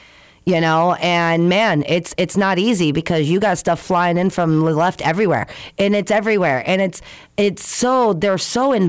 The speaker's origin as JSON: {"language": "English", "town": "Fairbanks", "region": "Alaska", "country": "United States", "said": "We're all from Fairbanks. Like, you know, a couple of North Pole, but we're all Fairbanks."}